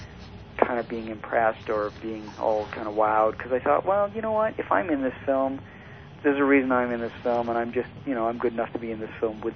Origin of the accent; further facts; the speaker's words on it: Swansea, Wales, United Kingdom; born there; Yeah, I was born in Swansea, South Wales.